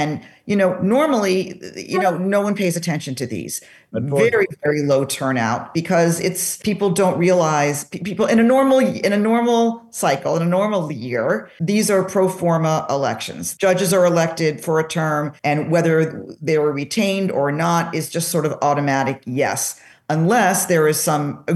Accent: New Jersey, United States; moved away as an adult; also born or lived in Washington, D.C.; now in Chicago, United States; I am born and raised in South Jersey, right over the bridge. And after graduating from college, I moved to Washington, D.C. for a year, caught the political bug, but then moved to Chicago, where I lived for about 35 years

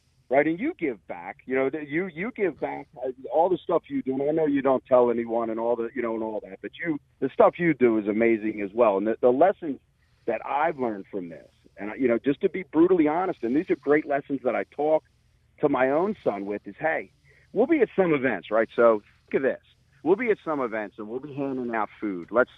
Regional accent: Levittown, Pennsylvania, United States; And Gene and I grew up in a similar, you know, we're from Levittown, Pendle area, that area.

